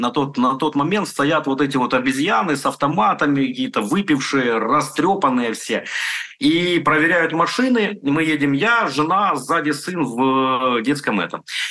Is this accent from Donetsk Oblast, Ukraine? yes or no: yes; Donetsk Oblast, Ukraine; потому что я дончанин, я житель Донецкой области